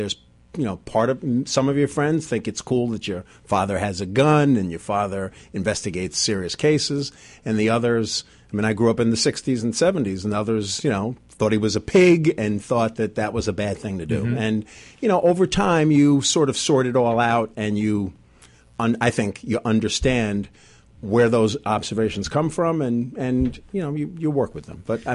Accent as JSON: {"language": "English", "town": "Mount Vernon", "region": "New York", "country": "United States", "tie": "born or raised there", "also_born_or_lived": "Bronx", "said": "yes, I was born in the Bronx, grew up in Mount Vernon. So I'm sort of stayed pretty close to home."}